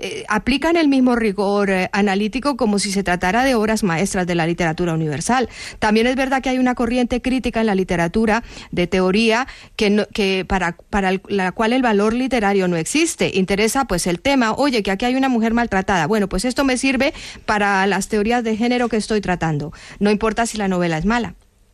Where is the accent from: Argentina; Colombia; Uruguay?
Colombia; yo como escritora colombiana que tengo una doble perspectiva